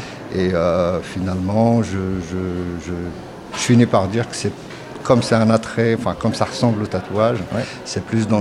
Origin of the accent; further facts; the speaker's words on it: Le Mans, Pays de la Loire, France; J'ai failli faire tout ce qui est automoto, comme je suis du Mans.